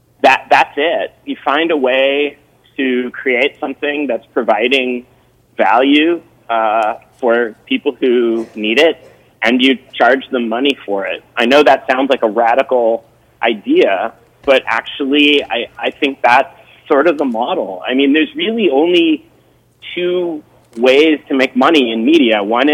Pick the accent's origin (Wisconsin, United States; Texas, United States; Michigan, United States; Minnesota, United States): Minnesota, United States; Minneapolis; which has been operating in my hometown, Minneapolis, Minnesota, now for almost 10 years.